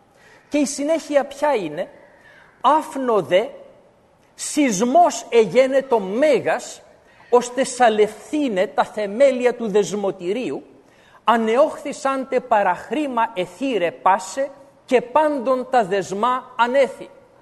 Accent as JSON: {"language": "Greek", "country": "Greece", "said": "Και βλέπετε, εμείς ως Έλληνες έχουμε ως εθνικό σπορ την γκρίνια."}